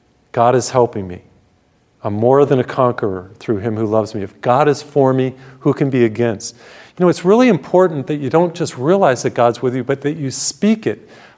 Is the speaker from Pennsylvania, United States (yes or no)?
no; Massachusetts, United States; So I come from Massachusetts. You know, that's where I was born and brought up.